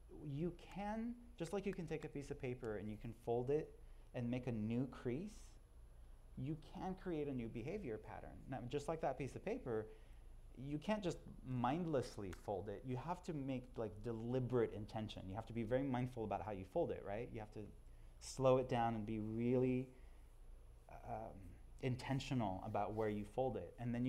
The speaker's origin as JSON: {"language": "English", "country": "Israel", "tie": "born or raised there", "said": "so growing up in Israel, when somebody bombs a bus, do you know what we do? We catch the next one."}